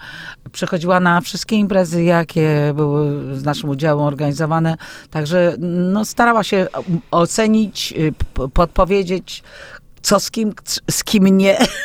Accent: Puławy, Lublin Voivodeship, Poland; mieliśmy wracać do Puław, skąd pochodzę, bo tam akurat miałam swoje mieszkanie.

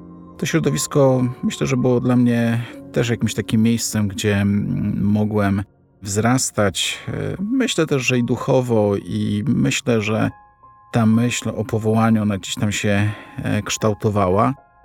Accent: Otwock, Masovian Voivodeship, Poland; Wychowałem się w parafii Niepokalanego Serca Maryi w Śródborowie. To jedna z otwockich parafii.

